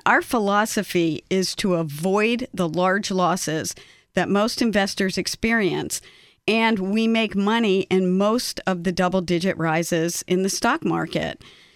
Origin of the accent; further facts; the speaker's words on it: Washington, District of Columbia, United States; also born or lived in Montgomery County, Maryland / Howard County, Maryland; Well, I'm a native Washingtonian. I'm a University of Maryland grad, and I've lived in Montgomery County, Howard County, and I currently reside in Northern Virginia.